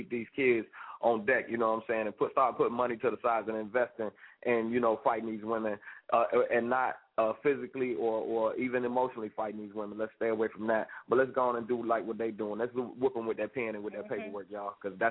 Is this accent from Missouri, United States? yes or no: no; Chicago, Illinois, United States; I'm from Chicago. You know what I'm saying? I've been through some stuff.